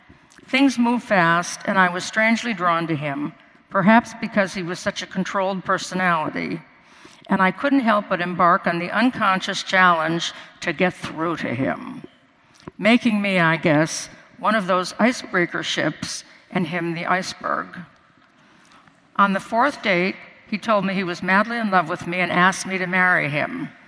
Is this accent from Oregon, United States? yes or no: no; Chicago, Illinois, United States; because Coleman was planning to move to Chicago and I was from Chicago.